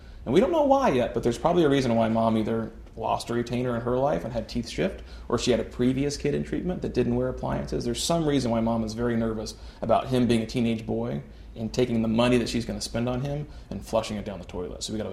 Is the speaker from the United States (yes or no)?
yes; Appalachia, United States; I'm kind of slang almost, or I grew up in Appalachia, so I'm a little, like, I'm kind of a hillbilly, so I kind of talk the way I'm talking.